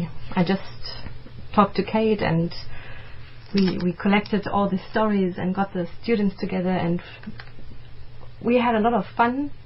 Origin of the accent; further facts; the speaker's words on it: Germany; English is a second language; I am from Germany.